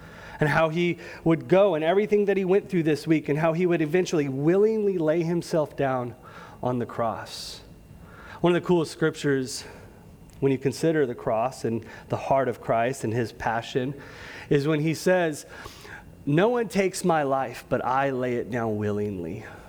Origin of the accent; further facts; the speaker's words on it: the South, United States; See, I'm a Southerner.